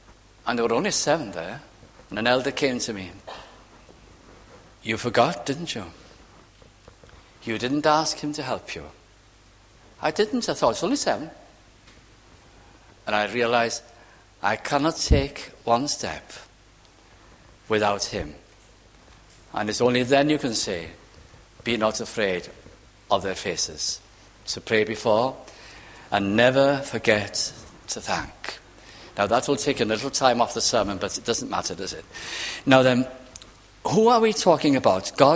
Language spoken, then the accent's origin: English; Wales, United Kingdom; because although I was from North Wales, my Welsh was Lancashire Welsh.